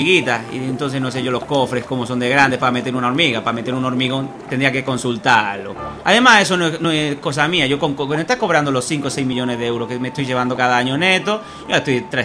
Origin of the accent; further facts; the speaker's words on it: Barcelona, Catalonia, Spain; Es que soy de Barcelona, no sé hacer otro acento.